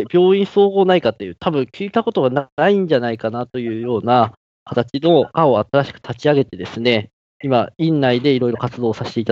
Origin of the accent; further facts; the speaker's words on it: Tokyo, Japan; 僕はですね、もともと東京生まれ東京育ちでして